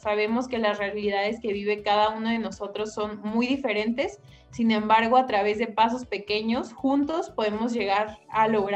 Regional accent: Oaxaca, Mexico; tengo 20 años, soy de Oaxaca, pero estudio en la Benemérita Universidad Autónoma de Puebla.

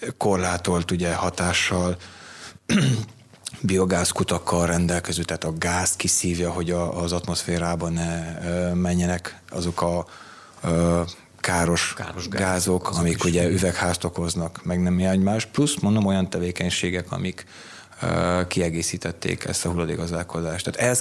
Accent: Sânmartin, Bihor, Romania; gyerekkoromban, Szentmártonban gyerekeskedtem, és minden nap a 15-ös számú buszon kellett Nagyváradra a 4-es iskolába bejönni

